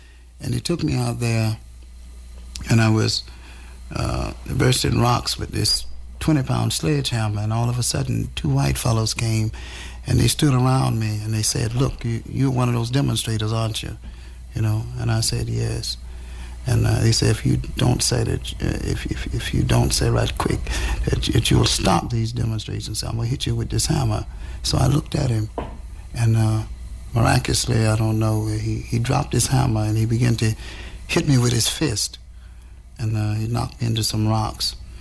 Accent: Knoxville, Tennessee, United States; I'm from Knoxville, Tennessee, and I'm a field secretary for the Student Nonviolent Coordinating Committee.

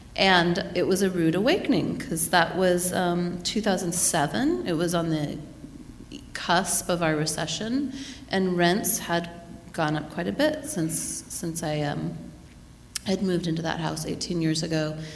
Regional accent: Gales Creek, Oregon, United States; also born or lived in Sherwood / Portland; I was born and raised in the Portland metro area. I actually spent my childhood in Gales Creek, which is out past Forest Grove, and my youth in Sherwood. And I have lived in Portland continuously since 1988.

